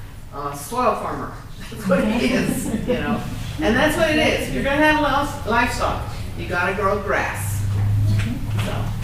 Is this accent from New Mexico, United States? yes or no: yes; Tohatchi, New Mexico, United States; now in Chinle, United States; I grew up in the Tohachi and Chaco Canyon area, and here's my relative. But I'm now in the Chinle area.